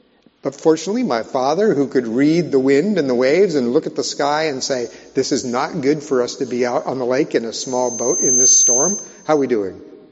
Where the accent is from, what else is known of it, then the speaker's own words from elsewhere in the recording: Montana, United States; So I probably was about 8 years old in my home state of Montana.